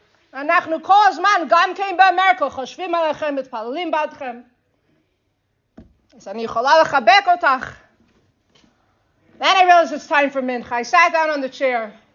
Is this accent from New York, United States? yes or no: yes; New York, United States; And I'm from New York. It doesn't snow anymore.